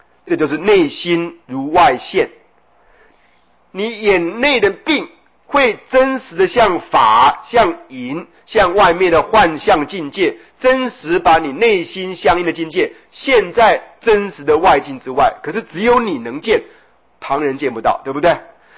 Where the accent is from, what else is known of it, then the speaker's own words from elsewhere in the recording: Taiwan; 我们台湾人呢，中国人就会讲